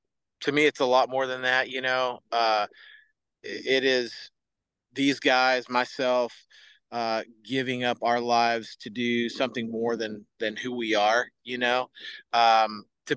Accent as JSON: {"language": "English", "town": "Little Rock", "region": "Arkansas", "country": "United States", "said": "So we are from Little Rock, Arkansas."}